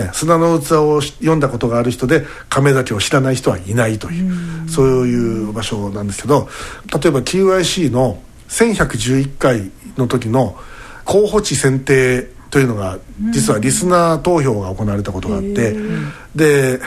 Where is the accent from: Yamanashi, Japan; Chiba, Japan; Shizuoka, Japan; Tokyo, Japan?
Yamanashi, Japan; Uenohara; 私の生まれ故郷の山梨県の上野原